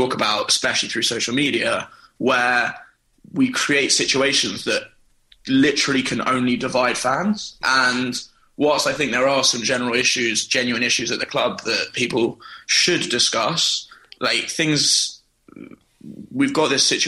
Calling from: New York, United States; I'm calling from New York.

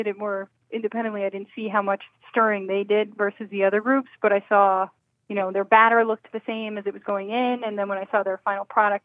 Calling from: Pflugerville, Texas, United States; Just outside of Austin in Pflugerville, Texas.

